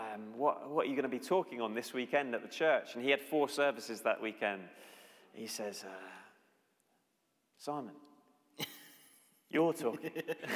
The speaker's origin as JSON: {"language": "English", "region": "London", "country": "United Kingdom", "said": "I'm from London, I'm a teacher"}